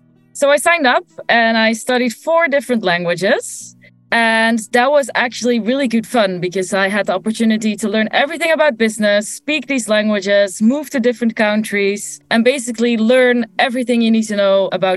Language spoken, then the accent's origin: English; the south, Netherlands; also born or lived in Rotterdam; I grew up in the south of the Netherlands in a very, very small village. And when I was 18, I was like, I need to leave. It's my time to shine. And I moved to the big city of Rotterdam.